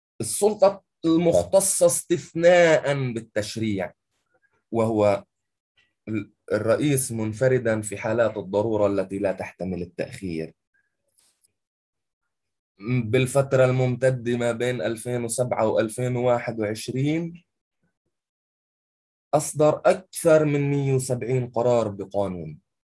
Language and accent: Arabic; Palestine; فالتشريع عندنا بفلسطين في غياب المجلس التشريعي